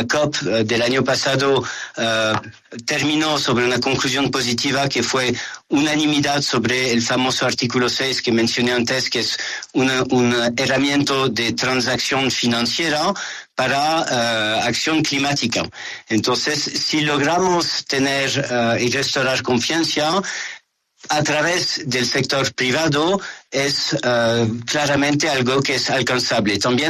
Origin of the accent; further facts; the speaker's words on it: France; accent: French; Spanish is a second language; Como el acento delata, soy francés.